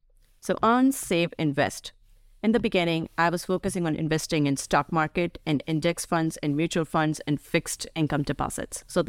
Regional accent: India; So I grew up in India.

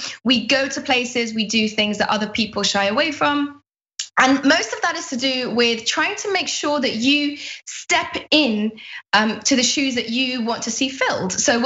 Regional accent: Afghanistan; You know, I'm from Afghanistan. I'm born into a country where dressing a certain way, talking a certain way, being a certain sex or gender can be enough to get you killed.

